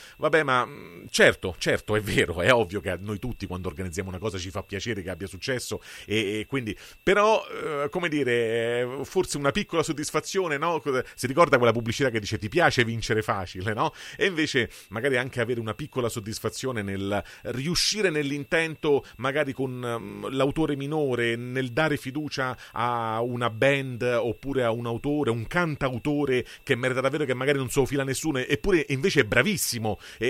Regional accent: Rome, Lazio, Italy; anche se non sono un abitante, anche se non sono un cittadino del suo municipio, insomma come romano

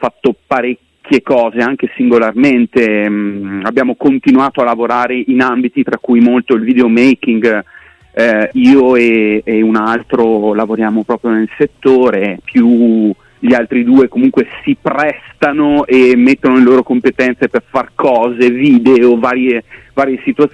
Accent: Schio, Veneto, Italy; Siamo di Schio, una cittadina di 40.000 anime in provincia di Vicenza.

